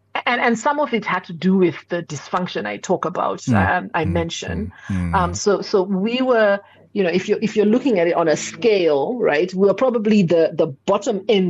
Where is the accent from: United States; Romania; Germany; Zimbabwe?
Zimbabwe; growing up in Zim, and I realized that we lived in what was a utopia.